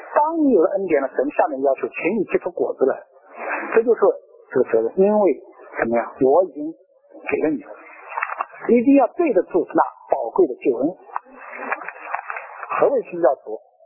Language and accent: Chinese; China; 我们中国人不能轻易得自由